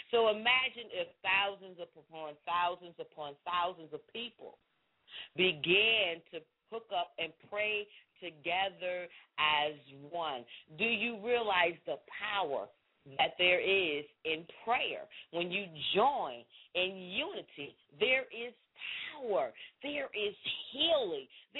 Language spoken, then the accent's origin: English; Connecticut, United States; I'm originally from Connecticut, and so I have family that's up there in Connecticut and friends and my former church home where I grew up at is up there in the New England area.